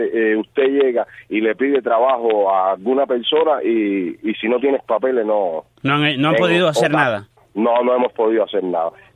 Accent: Cuba; moved away as an adult; nosotros salimos de Cuba

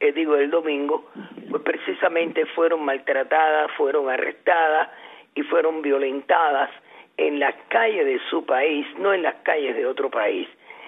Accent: Cuba; como cubana preocupada siempre por la situación dentro de Cuba

